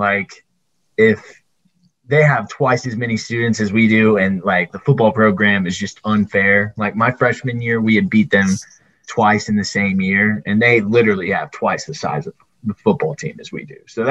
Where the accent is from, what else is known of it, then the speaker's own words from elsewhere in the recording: Hoover, Alabama, United States; also born or lived in Birmingham; I went to Spain Park High School from the Hoover area. I was born in Birmingham.